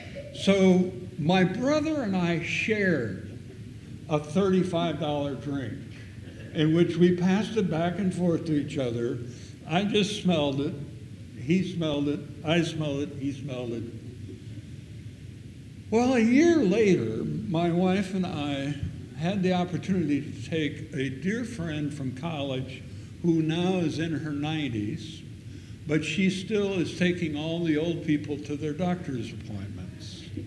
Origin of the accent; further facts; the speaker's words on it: South Dakota, United States; So on the prairie of South Dakota, where we grew up, guess what day our mother celebrated our birthdays?